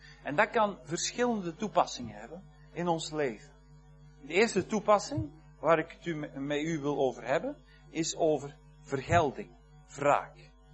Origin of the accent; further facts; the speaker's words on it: Belgium; Wij als Belgen, wij zijn gematigder.